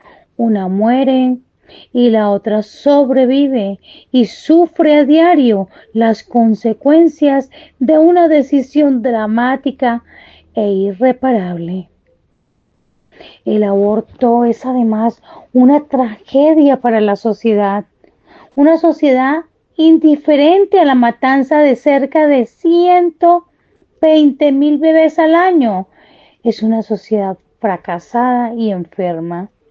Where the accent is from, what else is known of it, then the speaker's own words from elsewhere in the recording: Colombia; desde mi hermosísima Colombia tengo el placer de darle la bienvenida